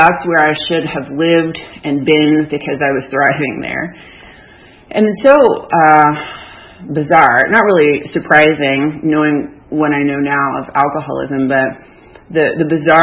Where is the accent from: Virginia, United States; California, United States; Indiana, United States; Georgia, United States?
Georgia, United States; Savannah; So back I go to Savannah, which is my hometown, with my folks who had come to retrieve me.